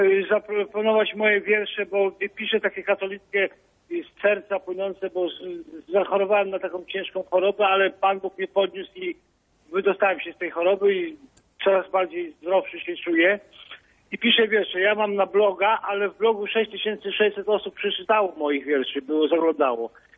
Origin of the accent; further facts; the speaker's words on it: Mszanowo, Warmian-Masurian Voivodeship, Poland; Ja z Mszanowa dzwonię z Nowego Miasta Lubawskiego, obok taka dzielnica.